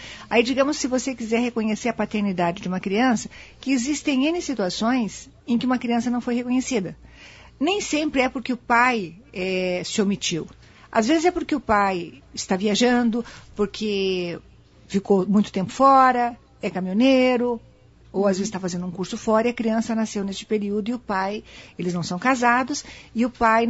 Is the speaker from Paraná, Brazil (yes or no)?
yes; Londrina, Paraná, Brazil; now in Maringá, Brazil; Amo essa terra porque eu sou pé vermelho. Então, eu sou de Londrina e tenho uma filha que nasceu aqui.